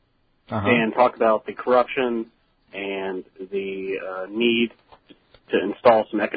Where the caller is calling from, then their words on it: Huntington, West Virginia, United States; I'm calling from Huntington, West Virginia.